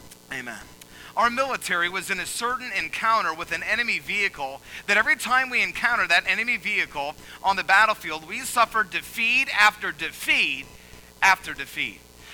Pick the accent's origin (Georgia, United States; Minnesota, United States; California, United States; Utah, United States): Georgia, United States; Atlanta; I grew up in Atlanta, Georgia, in the suburbs. I'll admit it. I was a city slicker.